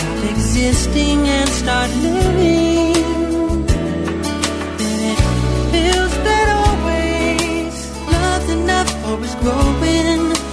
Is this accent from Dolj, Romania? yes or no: yes; Craiova, Dolj, Romania; sunt și de la Craiova.